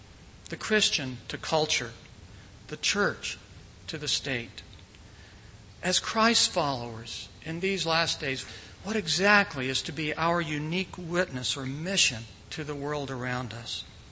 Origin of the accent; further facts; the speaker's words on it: North Carolina, United States; former North Carolina Senator John Edwards, that's from my home state, as you know